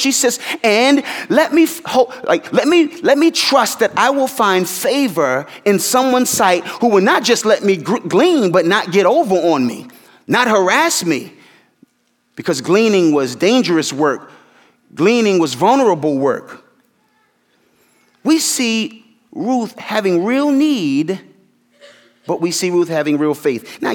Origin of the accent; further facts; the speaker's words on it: Philadelphia, Pennsylvania, United States; Musicians around in my hometown, Philadelphia, musicians always wrestle with this.